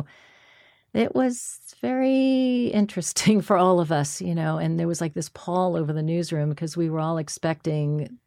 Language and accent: English; Manhattan, New York, United States; I was born in Manhattan, and I stayed in Manhattan for quite a long time